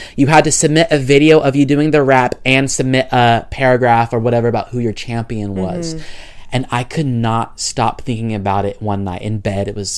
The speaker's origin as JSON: {"language": "English", "town": "Oakdale", "country": "United States", "tie": "born or raised there", "said": "I don't think Oakdale, my hometown, is the main influence of why I like country music"}